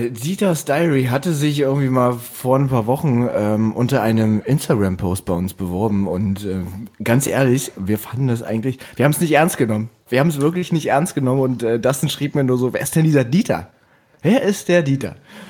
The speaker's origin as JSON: {"language": "German", "region": "Berlin", "country": "Germany", "said": "für mich als Berliner"}